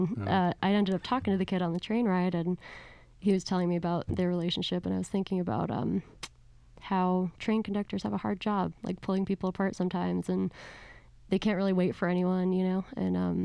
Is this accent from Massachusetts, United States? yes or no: no; Poughkeepsie, New York, United States; I'm from Poughkeepsie, New York in the Hudson Valley, Catskill Mountains.